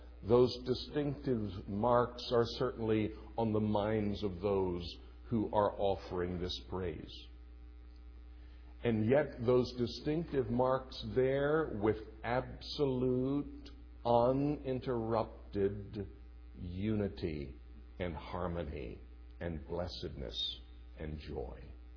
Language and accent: English; United States; and I'm an American, there's no two ways about that, and I thank God that I am, and I'm a patriotic citizen